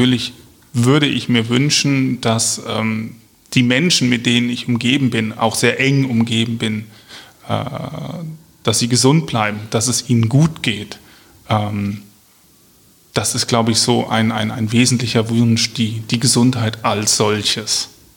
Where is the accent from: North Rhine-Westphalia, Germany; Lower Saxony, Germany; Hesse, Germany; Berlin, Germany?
Hesse, Germany; Marburg; moved away as an adult; now in Wiesbaden, Germany; Ich bin 2009 hierher gezogen und komme ursprünglich aus Mittelhessen, aus Marburg. Dort bin ich groß geworden, habe meine Kindheit, meine Jugend, meine Berufsanfänge verbracht. Und bin dann, wie gesagt, in 2009 hier nach Wiesbaden gezogen.